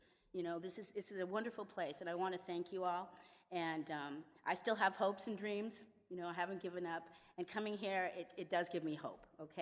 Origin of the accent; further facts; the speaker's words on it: California, United States; I come from California, a family, upper middle class family, great upbringing.